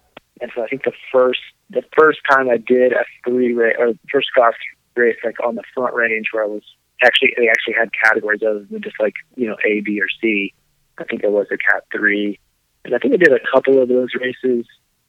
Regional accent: Arkansas, United States; I grew up in Arkansas and my parents are still there and my sister as well.

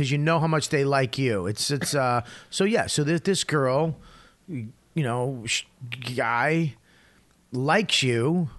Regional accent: Medford, United States; Dude, I grew up in Medford.

